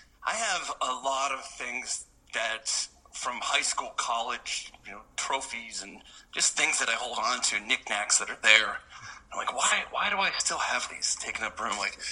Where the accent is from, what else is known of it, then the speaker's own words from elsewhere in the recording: Kalamazoo, Michigan, United States; But the funny thing is I grew up in Kalamazoo